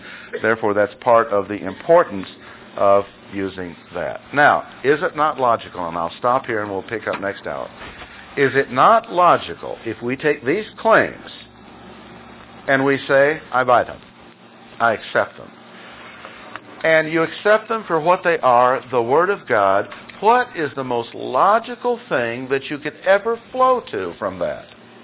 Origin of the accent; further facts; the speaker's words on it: Ireland; I said, "No, I'm as Irish as you can get."